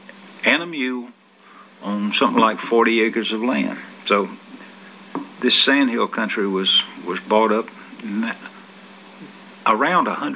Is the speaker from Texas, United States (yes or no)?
no; South Carolina, United States; born there; And so I was born at home in the South Carolina Forest Service watchtowerman's house at the foot of a fire tower.